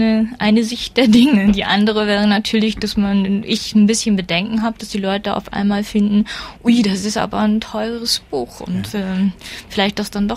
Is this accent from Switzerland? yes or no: yes; Switzerland; lebe und arbeite sehr gerne in der Schweiz. Und der Standort war eigentlich von Anfang an klar. Ich bin auch Schweizerin.